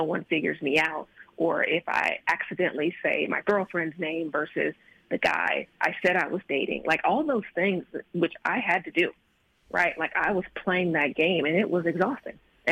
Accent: Alabama, United States; growing up in Alabama, the Bible Belt, the daughter of a preacher, or the granddaughter of a preacher, the daughter of a women's minister

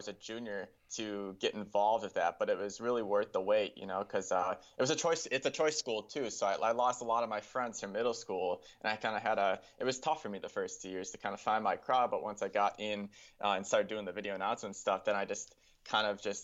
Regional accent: Kenosha, Wisconsin, United States; born or raised there

